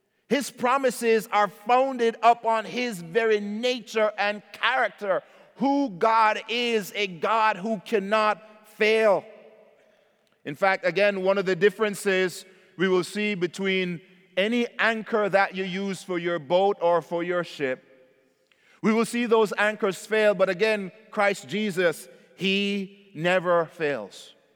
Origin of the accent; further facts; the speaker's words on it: Jamaica; You know, growing up in Jamaica, and I hear it here as well, so I know it's not unique to us.